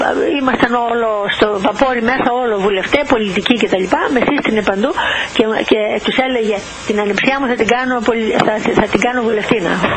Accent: Greece; Αυτά που κάνω είναι χρέος και υποχρέωσή μου σαν Ελληνίδα, να το κάνω για την πατρίδα μου.

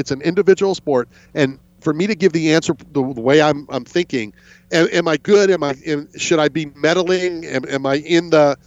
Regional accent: Philadelphia, Pennsylvania, United States; I'm still from Philadelphia, though.

